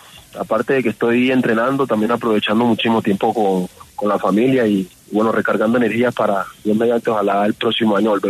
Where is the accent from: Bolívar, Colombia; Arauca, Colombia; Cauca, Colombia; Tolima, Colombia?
Bolívar, Colombia; Cartagena; now in Bogotá, Colombia; yo salí de Cartagena y me vine a Bogotá, ¿no? Me vine acá a Bogotá porque pues acá prácticamente tengo todas mis cosas. Acá vive mi hija, entonces la prioridad fue venirme acá